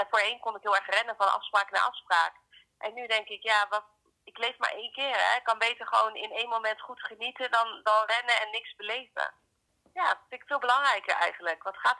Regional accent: Krimpen, South Holland, Netherlands; Ik kom uit Krimpen, heb daar daarnaast veel gereisd, ook in het buitenland gezeten, maar... Krimpen, dat zijn toch mijn roots. Daar zit mijn familie. Mijn zusje woont ook nog in Krimpen. Mijn opa en oma, die hebben daar ook lang gewoond.

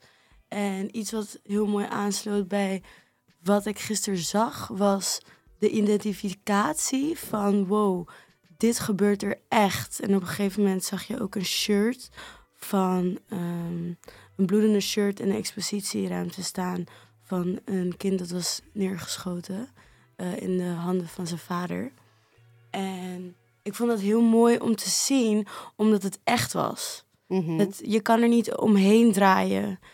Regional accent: Amsterdam, North Holland, Netherlands; Ik kom uit Amsterdam Nieuw-West. Ik ben 20

